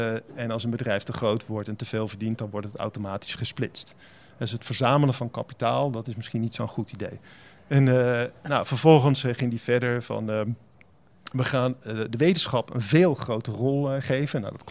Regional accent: Spijkenisse, South Holland, Netherlands; also born or lived in Heerlen; now in Utrecht, Netherlands; Ik ben geboren in Heerlen en getogen in Spijkenisse. Een totaal andere plek. En ik woon intussen 2/3 van mijn leven in Utrecht.

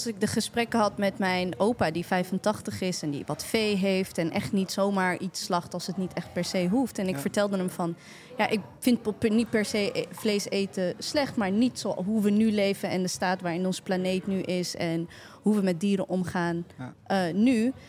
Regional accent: The Hague, South Holland, Netherlands; Ik kom uit Den Haag.

